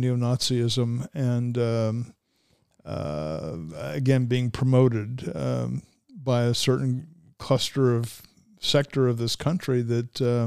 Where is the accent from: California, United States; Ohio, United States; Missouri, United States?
Ohio, United States; Cincinnati; I grew up in Cincinnati, which is part of Hamilton County, which historically is a very Republican area